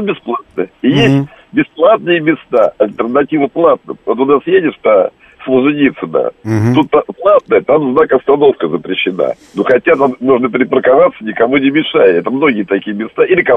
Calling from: Moscow, Russia

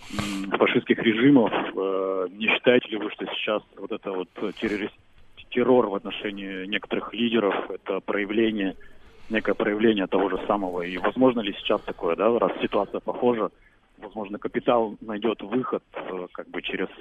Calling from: Nizhny Tagil, Sverdlovsk Oblast, Russia; Да, Нижний Тагил. Нижний Тагил.

